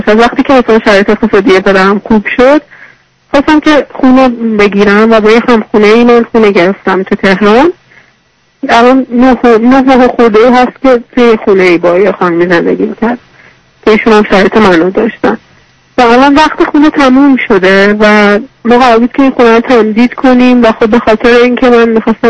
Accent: Tabriz, East Azerbaijan, Iran; من الان 22 سالمه، اهل تبریز هستم

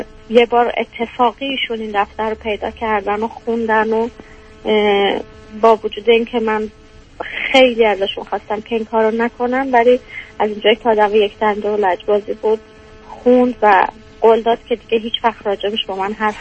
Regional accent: Iran; moved away as an adult; now in Europe; از ایران بیام بیرون، مهاجرت کردم

